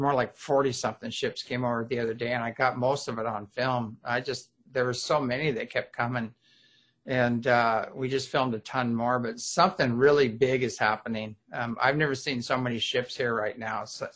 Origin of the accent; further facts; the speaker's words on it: Apple Valley, California, United States; we were raised in Apple Valley, California's kids